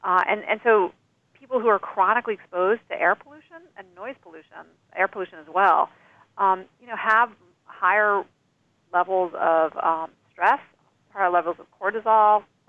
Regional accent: New York City, New York, United States; also born or lived in Colorado / Montana; despite growing up in New York City and feeling comfortable in cities, I then spent 2 decades living in the Rocky Mountains, in pretty small towns and cities in Colorado and Montana

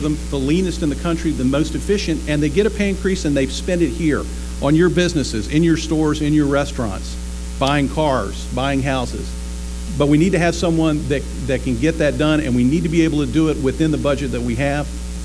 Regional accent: Tallahassee, Florida, United States; I grew up here in Tallahassee, married my high school sweetheart … married 31 years

